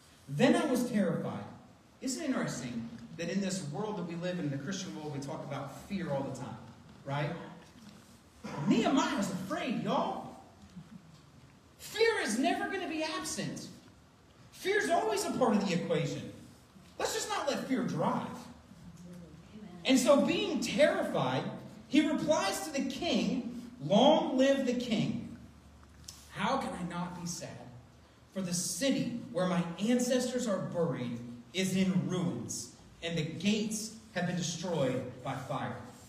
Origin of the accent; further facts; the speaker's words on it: East Coast, United States; Now look, I don't know all the history, right? I'm from the East Coast.